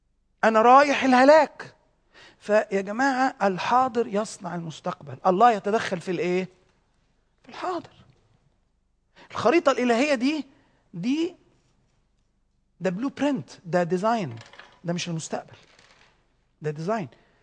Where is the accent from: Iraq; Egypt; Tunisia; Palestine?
Egypt; طبعا احنا عندنا مصريين المتهم مدان الى ان تثبت براءته.